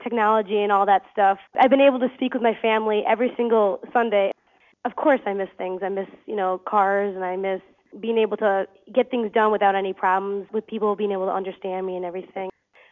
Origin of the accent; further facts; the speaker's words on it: Lake Forest, Illinois, United States; now in Kyrgyzstan; I'm originally from Lake Forest, Illinois. I graduated from Lake Forest High School